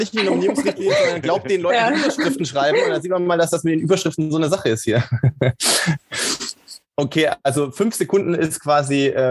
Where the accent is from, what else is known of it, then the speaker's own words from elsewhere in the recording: Baden-Württemberg, Germany; Wie gesagt, ich bin im Schwäbischen groß geworden